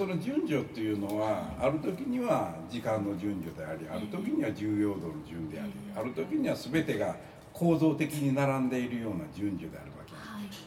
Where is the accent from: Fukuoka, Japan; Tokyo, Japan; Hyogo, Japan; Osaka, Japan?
Osaka, Japan; accent: Osaka dialect; 俺の場合は大阪弁のハンディキャップあるからさ、大阪弁が入ってまうからね